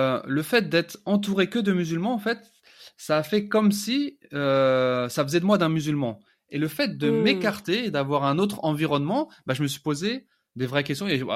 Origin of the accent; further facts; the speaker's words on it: Île-de-France, France; moi, je suis né en France, dans la région parisienne. J'ai grandi comme un jeune des années 80-90.